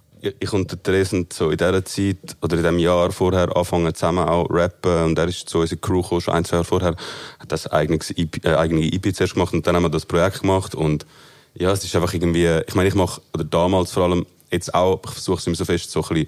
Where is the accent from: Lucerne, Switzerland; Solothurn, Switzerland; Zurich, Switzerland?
Zurich, Switzerland; ich bin auch im Zürich-Unterland aufgewachsen